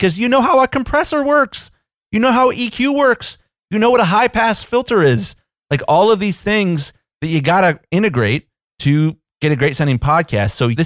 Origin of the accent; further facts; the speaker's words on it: Columbus, Ohio, United States; I'm from Columbus, Ohio. We're a pretty big city. I think it's like the 13th or 14th largest in the country, in the United States.